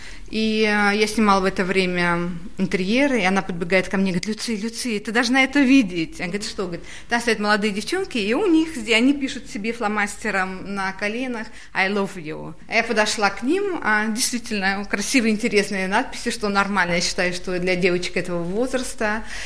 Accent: Naberezhnye Chelny, Tatarstan, Russia; я сама в детстве жила на Набережных Челнах, КамАЗ.

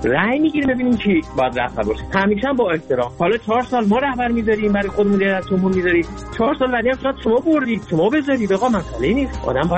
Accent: Iran; ما ایرانی هستیم مثل شما

